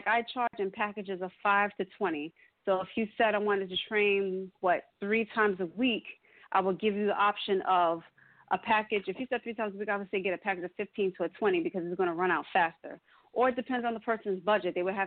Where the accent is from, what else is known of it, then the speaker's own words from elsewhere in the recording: Queens, New York, United States; Hi, everyone. I'm from New York, Queens, New York.